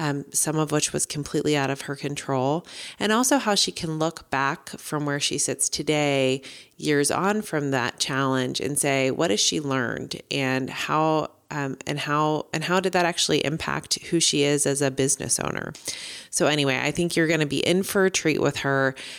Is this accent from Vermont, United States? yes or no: no; Hyattsville, Maryland, United States; in my hometown of Hyattsville, Maryland, just outside of Washington, D.C.